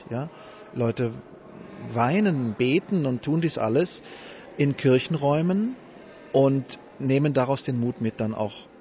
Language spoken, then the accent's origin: German; Germany; also mein Heimatland Deutschland sollte schon einige aufnehmen können.